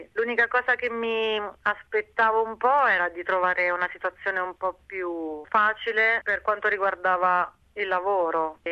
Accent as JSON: {"language": "Italian", "town": "Sulmona", "region": "Abruzzo", "country": "Italy", "moved": "as an adult", "lives_now": "Australia", "said": "Sono di Sulmona in Abruzzo. Ho 35 anni e sono venuta in Australia dopo aver lavorato nell'ambito dell'arte contemporanea."}